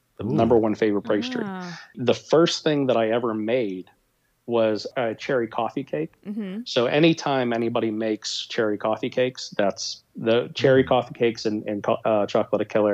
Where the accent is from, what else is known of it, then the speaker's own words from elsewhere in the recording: Pittsburgh, Pennsylvania, United States; So growing up in Pittsburgh, obviously, you have to be a Pirates, Penguins, Steelers fan.